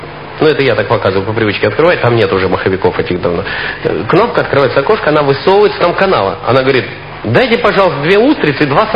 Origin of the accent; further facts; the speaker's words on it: Russia; он спросил, откуда мы. Я говорю, из России.